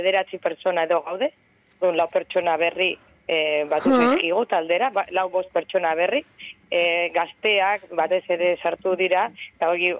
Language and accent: Basque; Portugalete, Basque Country, Spain; ni beti da ni Portugaletekoa naiz